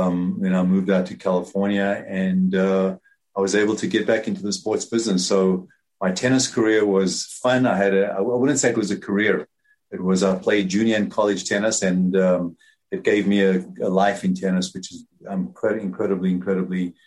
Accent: South Africa; moved away as an adult; now in United States; I grew up in South Africa

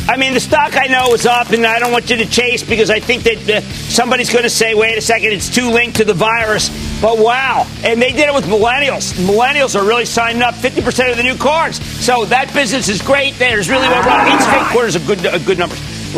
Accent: New Jersey, United States; Robbie, in my home state of New Jersey

